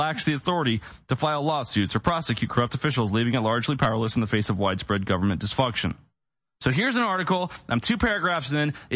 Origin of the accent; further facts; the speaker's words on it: Midwest, United States; I grew up in the Midwest, and if there was a problem, you'd fix it.